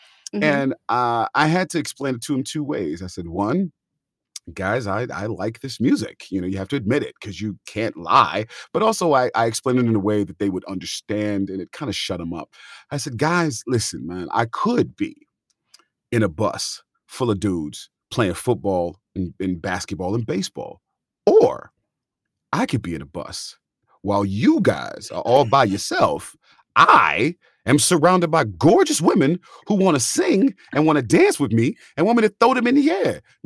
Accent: California, United States; I was from California, but I always went to all the tours, all the tourings that came.

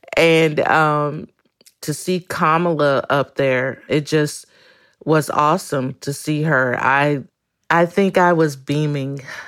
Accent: Orlando, Florida, United States; I am from Orlando, Florida.

